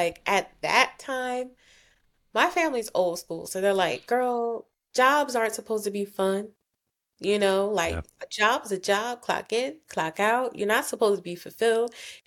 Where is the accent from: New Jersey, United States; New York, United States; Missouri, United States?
New Jersey, United States; I'm from South Jersey.